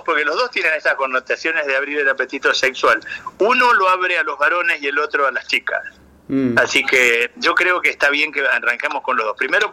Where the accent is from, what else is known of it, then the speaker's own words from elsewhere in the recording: San Juan, Argentina; born there; Yo soy nacido en San Juan.